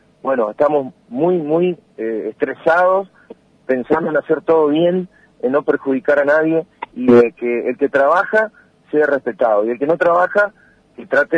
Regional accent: Alem, Misiones, Argentina; also born or lived in Oberá; Yo soy Alem. Nací en Oberá por una cuestión fortuita, me crié en Alem.

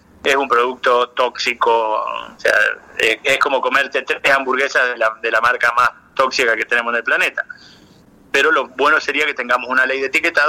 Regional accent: San Juan, Argentina; born there; Yo soy nacido en San Juan.

